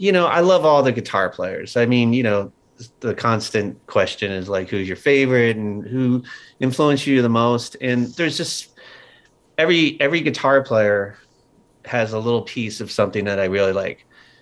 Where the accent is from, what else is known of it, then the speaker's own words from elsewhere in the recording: Philadelphia, Pennsylvania, United States; I grew up outside of Philadelphia.